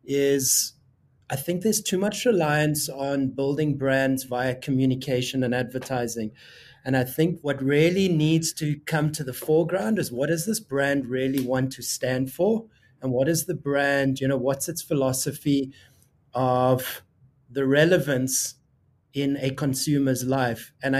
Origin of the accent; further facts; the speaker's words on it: South Africa; you know, for when we did South African tourism, you know, we're South African and we're African.